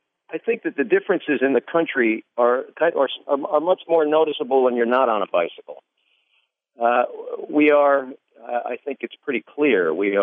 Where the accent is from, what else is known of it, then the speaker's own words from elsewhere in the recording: New York, United States; I'm a New Yorker. I come from a very blue area of the country